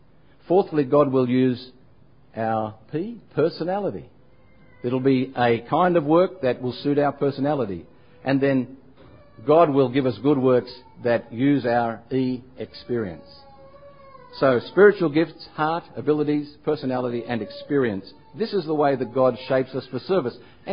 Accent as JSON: {"language": "English", "town": "Parramatta", "region": "New South Wales", "country": "Australia", "tie": "born there", "said": "I was born in Parramatta in New South Wales, about three blocks from where my convict forebear, Richard, once had a saddler's business."}